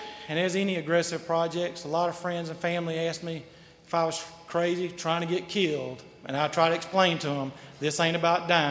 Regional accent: Columbus, Georgia, United States; Chapter one, I was born in Columbus, Georgia, raised by a race car driver.

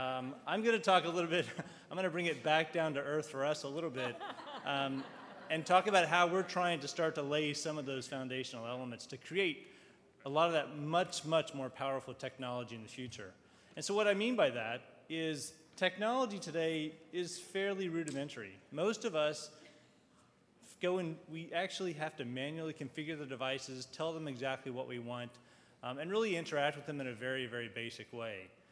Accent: Texas, United States; I actually am from Texas, although I've apparently shed some of my accent.

